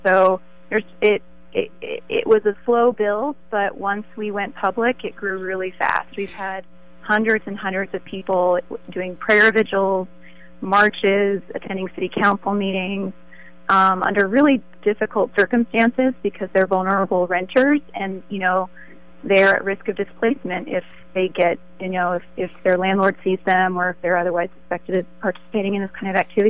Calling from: San Mateo, California, United States; I'm calling from San Mateo

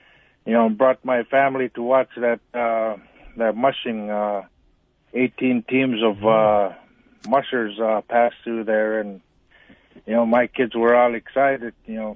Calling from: Kasigluk, Alaska, United States; I'm calling you from Kasigilo.

